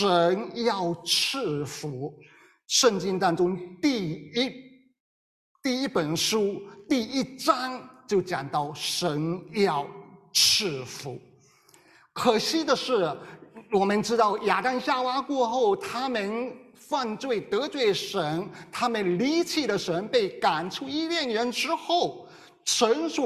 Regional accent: China; 福在我们中国人的文化当中是一个极其重要的概念

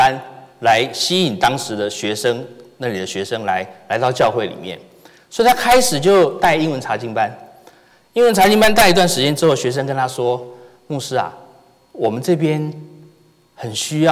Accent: Taiwan; 各位知道我来自台湾，我在台湾的时候

